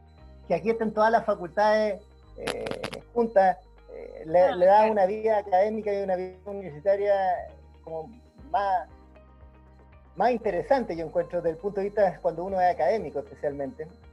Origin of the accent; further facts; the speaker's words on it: Valparaíso, Chile; born there; also born or lived in Santiago / Viña del Mar; now in Temuco, Chile; He estado viviendo en Santiago, he vivido en Viña y Valparaíso, que es donde yo nací. He vivido ahora en Temuco.